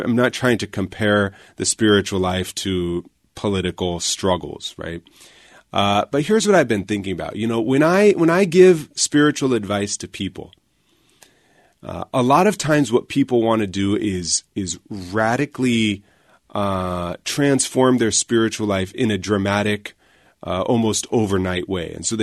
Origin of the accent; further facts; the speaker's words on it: United States; not only because I'm an American.